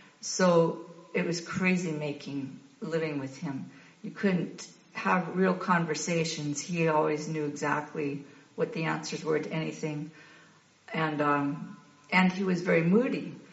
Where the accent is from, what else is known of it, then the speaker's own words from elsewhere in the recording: Seattle, Washington, United States; born there; So I was born in Seattle, 6 of 10 children, big Catholic family.